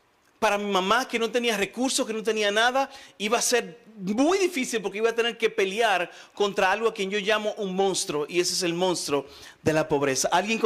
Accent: Dominican Republic; un dominicano se conoce por el color y por el cabello, pero como no tengo cabello, tengo que decir que soy dominicano, por lo menos tengo el color.

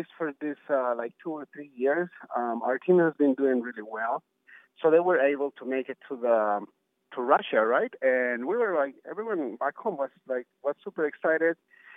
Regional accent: Peru; I'm actually from Peru.

